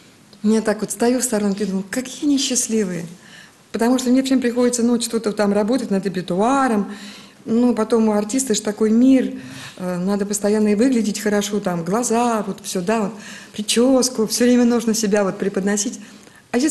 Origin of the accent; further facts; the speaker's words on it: Slantsy, Leningrad Oblast, Russia; now in Saint Petersburg, Russia; Дело в том, что я сама из Сланцев.